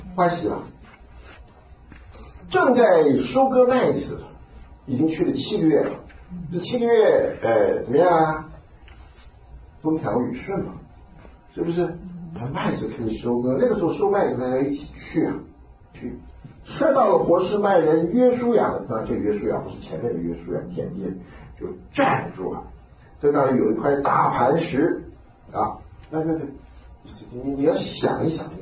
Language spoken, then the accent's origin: Chinese; Taiwan